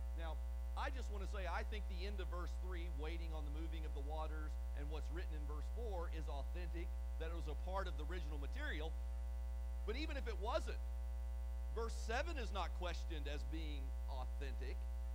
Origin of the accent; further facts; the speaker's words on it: New Albany, United States; when Greg and I were little boys growing up in New Albany.